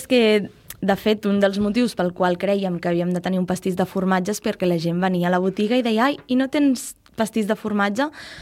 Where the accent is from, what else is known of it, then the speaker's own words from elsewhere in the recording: Bellvei, Catalonia, Spain; la Gemma i jo, totes dues, som de Bellvei